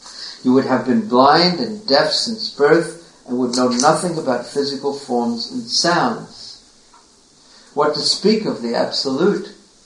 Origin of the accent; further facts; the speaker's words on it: New York, United States; But because I'm from New York, you know, everything, you see everything in New York.